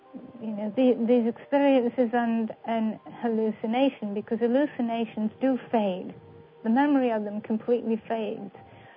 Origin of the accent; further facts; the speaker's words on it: United Kingdom; I'm sure being from Britain as I am, you're familiar with her.